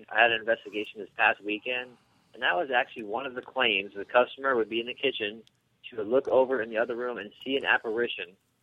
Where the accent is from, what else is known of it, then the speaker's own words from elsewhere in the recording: New Jersey, United States; I'm from Jersey. I should know it.